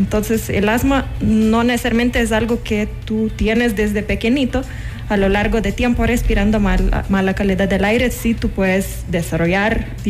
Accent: Lithuania; Spanish is a second language; now in Ecuador; De Lituania.

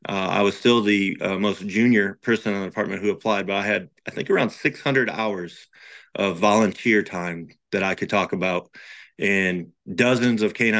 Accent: Hadley, Michigan, United States; Growing up in Hadley, Michigan, my county, my city, they didn't have working dogs.

